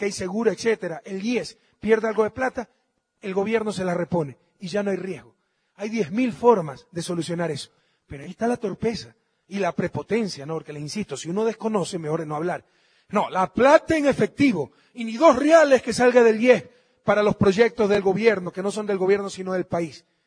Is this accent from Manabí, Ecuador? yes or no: yes; Manabí, Ecuador; Montubios de Manabí. Mis tías sí se creen con pedigrí, ¿no? Pero no les hagan caso, en verdad somos Montubios de Manabí.